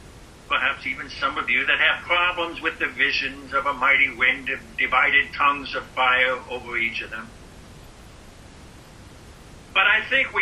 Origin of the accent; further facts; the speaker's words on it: Indiana, United States; I several times thought back to my Memorial Days growing up in Indiana.